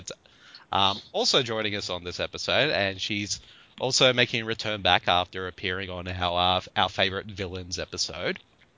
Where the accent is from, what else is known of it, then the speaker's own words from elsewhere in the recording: Australia; Because I'm Australian and I'm terrible.